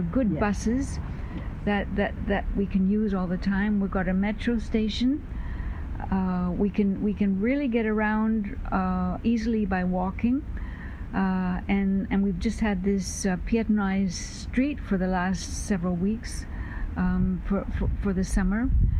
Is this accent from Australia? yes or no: no; Windsor, Ontario, Canada; born there; I was born in Windsor, Ontario. We would go downtown. We lived on Church Street.